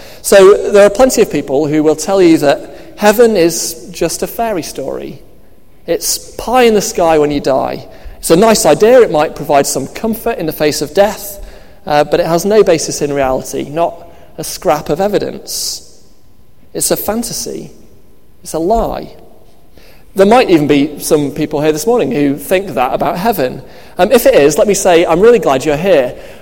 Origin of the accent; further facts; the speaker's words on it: Manchester, North West England, United Kingdom; I can only assume that she must have paid a visit to my hometown of Manchester shortly before writing that song to get some inspiration.